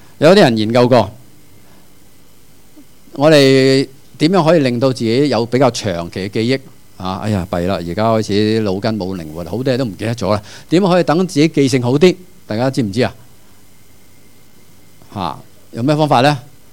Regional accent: China; 我哋中國人發明四大發明啊嘛

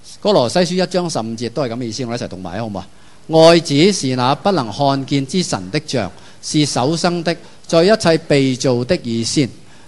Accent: China; 很合我们中国人、啊、子承父业嘛

